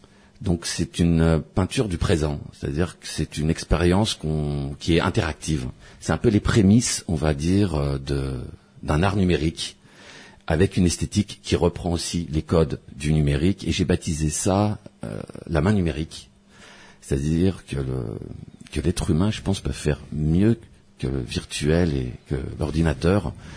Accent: Paris, Île-de-France, France; comme j'ai grandi à Paris

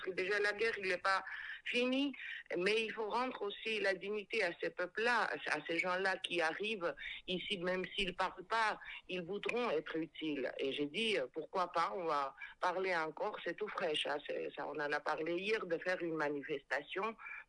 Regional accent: Corsica, France; ici chez nous en Balagne

